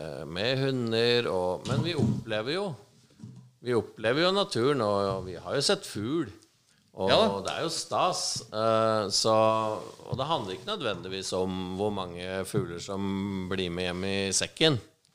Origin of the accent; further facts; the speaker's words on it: Gjøvik, Innlandet, Norway; moved away as an adult; also born or lived in United States; now in Oslo, Norway; Jeg er oppvokst på Gjøvik fra jeg var liten til jeg var noen av 20 og flyttet til Oslo. Da, eller jeg var noen år i USA først ved utdannelse og har bodd i Oslo siden.